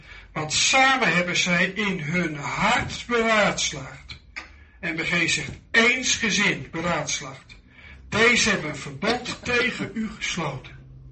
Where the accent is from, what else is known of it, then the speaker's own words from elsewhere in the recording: Apeldoorn, Gelderland, Netherlands; of in Apeldoorn, waar ik vandaan kom, of in Nederland